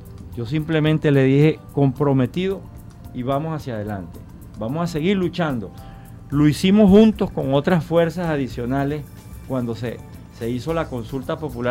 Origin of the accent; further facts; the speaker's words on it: Venezuela; Como venezolanos no tenemos otra opción.